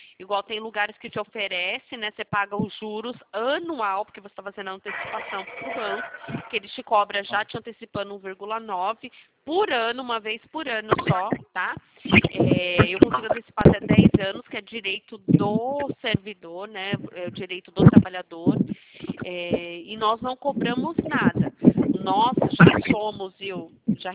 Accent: Campinas, São Paulo, Brazil; eu sou aqui da região de Campinas

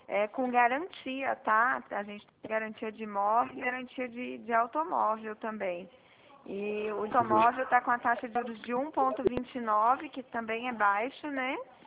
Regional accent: São Paulo, Brazil; Eu sou do interior de São Paulo.

